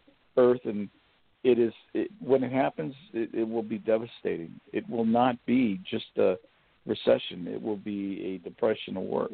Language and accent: English; California, United States; now in Kentucky, United States; And I'm from California. I live in Kentucky now, thank goodness, but, you know, I have family in California.